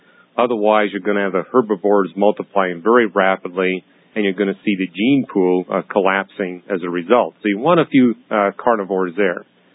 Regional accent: Canada; I grew up in Canada. All the birds migrate in Canada. It's cold there in the wintertime.

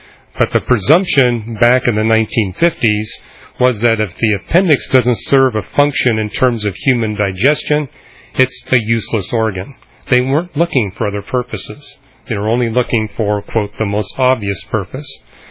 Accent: Canada; I remember growing up in Canada, and when I was in the first and second grade, I saw all of my classmates going to the nurse's office.

